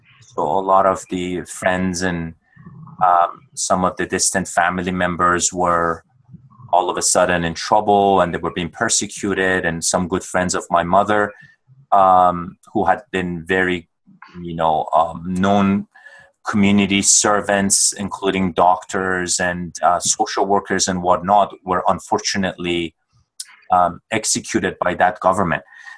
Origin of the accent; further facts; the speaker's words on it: Tehran, Tehran Province, Iran; So I was born in Persia, in Tehran, Iran, and I grew up shortly after when I was roughly about 8 or 9 years old